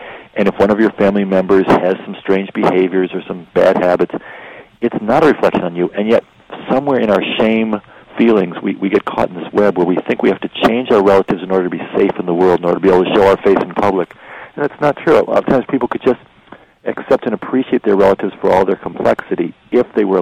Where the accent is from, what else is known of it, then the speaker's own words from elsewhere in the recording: Michigan, United States; I mean, my older sister, I'm from Michigan, and my older sister is always going to be my older sister.